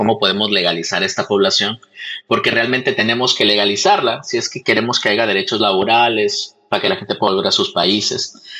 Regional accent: Peru; nosotros somos de Perú

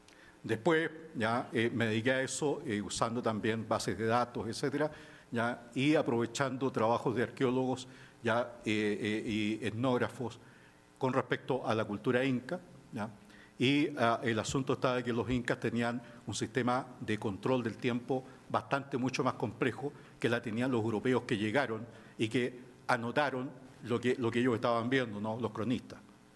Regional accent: Chile; moved away as an adult; Soy chileno originalmente.

